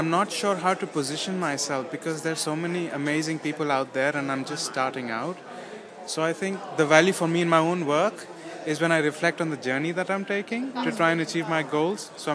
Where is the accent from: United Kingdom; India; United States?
India; I'm from India